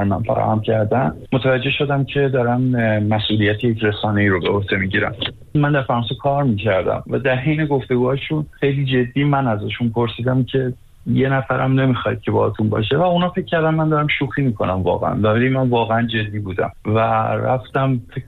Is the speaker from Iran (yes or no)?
yes; Iran; من متاسفانه نه تنها ایرانی گک نیستم بلکه ایرانی هستم.